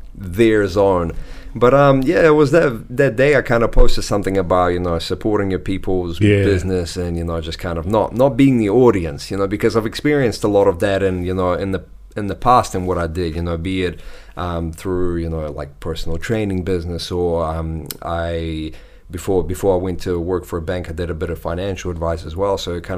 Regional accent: Russia; moved away; going right back to, you know, growing up in Russia, moving here, experiencing all these different things

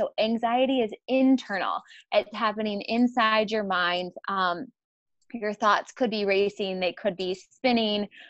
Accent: New York, United States; now in Rochester, United States; So I'm from Northern New York originally, an hour north of Syracuse. And then for the past 11 years, I've been in Rochester. I came here after college and I've been here ever since.

